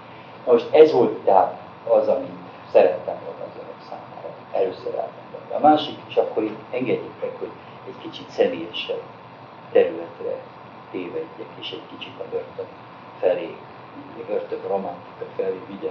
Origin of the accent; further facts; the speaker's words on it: Pécs, Baranya, Hungary; egy olyan slamban nevelkedtem Pécs külvárosában, ahol a bűn, a bűnözés egy mindennapi jelenség volt